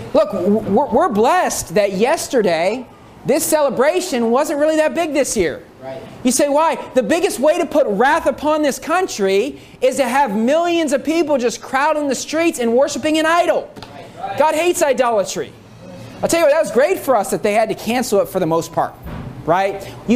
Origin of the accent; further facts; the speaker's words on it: United States; I'm an American, okay?